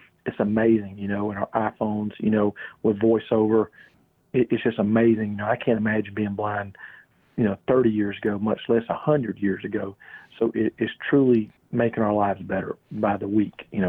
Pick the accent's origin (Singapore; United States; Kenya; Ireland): United States; Columbus, Georgia; from Columbus, Georgia. I'm a parapro at a local high school, and I teach machine shop.